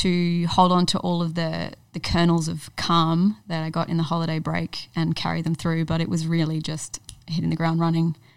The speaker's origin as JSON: {"language": "English", "town": "Adelaide", "region": "South Australia", "country": "Australia", "tie": "born there", "said": "I was born in Adelaide, in the western suburbs of Adelaide."}